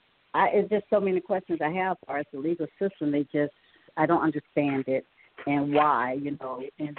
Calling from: Orlando, Florida, United States; I'm calling from Orlando, Florida.

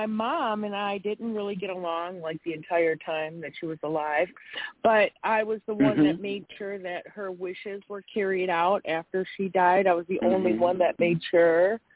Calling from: Wisconsin, United States; from Wisconsin. How are you?

